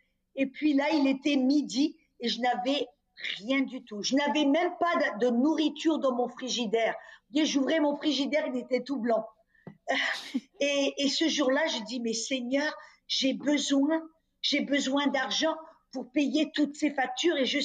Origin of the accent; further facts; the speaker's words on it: France; moved away as an adult; now in United States; Parce que quand je suis partie de la France en tant que toute jeune femme et que je suis partie pour les États-Unis, je n'avais vraiment rien.